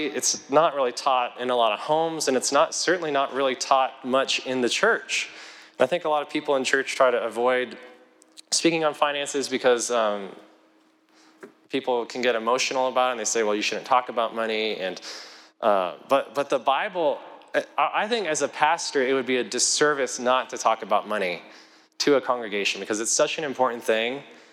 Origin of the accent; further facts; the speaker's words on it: Kit Carson, Colorado, United States; But in a small town, we grew up in Kit Carson, Colorado.